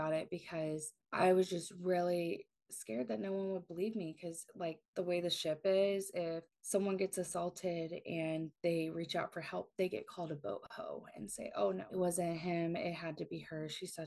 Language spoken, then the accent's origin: English; the South, United States; One, because like I'm from the South and mental health like did not exist down there.